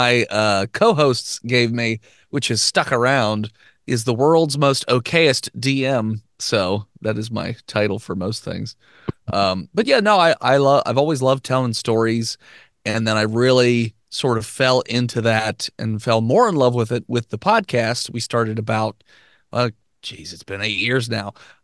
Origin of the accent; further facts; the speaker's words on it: Gettysburg, Pennsylvania, United States; So, I am from where I am currently residing, Gettysburg, Pennsylvania, the dead center south of Pennsylvania, you know, the Civil War town, all that jazz.